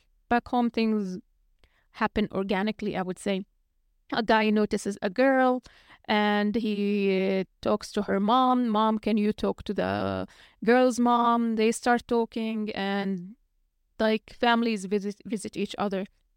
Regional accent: Palestine; moved away as an adult; also born or lived in Jordan; So I'm originally from Palestine. I went to Jordan to study Sharia.

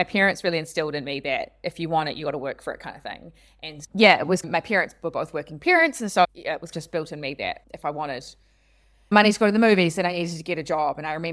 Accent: Auckland, New Zealand; So I was born and raised in Auckland in New Zealand, and went to school there, and then went to university in Christchurch.

